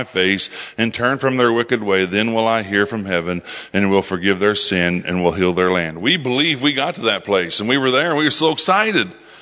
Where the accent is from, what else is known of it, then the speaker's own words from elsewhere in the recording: United States; I'm American. I pay taxes sometimes, and I do, but I live in my country, and I feel like I represent that country a little bit anyway.